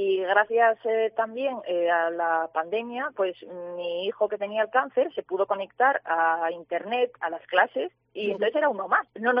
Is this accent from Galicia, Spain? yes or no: no; Asturias, Spain; yo soy asturiana